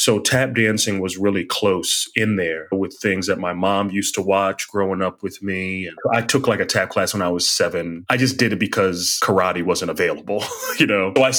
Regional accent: Philadelphia, Pennsylvania, United States; I'm from Philly.

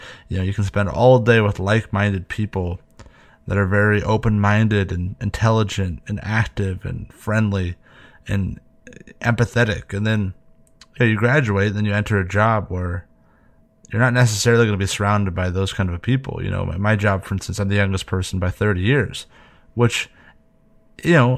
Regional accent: Santa Barbara, California, United States; I'm from Santa Barbara, and it's a place where people go to study and they go to die.

